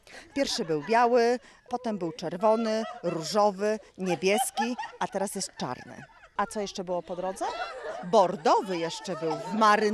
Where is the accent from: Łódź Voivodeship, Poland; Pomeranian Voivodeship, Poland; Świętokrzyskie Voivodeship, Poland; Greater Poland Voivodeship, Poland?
Pomeranian Voivodeship, Poland; Tczew; Ja przyjechałam z Tczewa, całkiem niedaleko, bo to jest około 40 kilometrów.